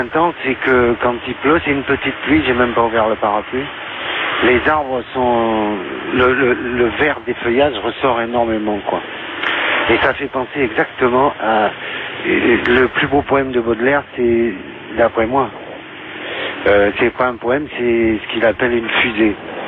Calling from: Bordeaux, Nouvelle-Aquitaine, France; Je suis Cour d'Albret, je ne sais pas si vous connaissez Bordeaux. En face du musée des Beaux-Arts.

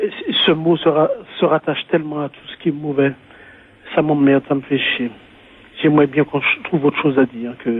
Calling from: Lyon, Auvergne-Rhône-Alpes, France; de Lyon, je vous écoute régulièrement.

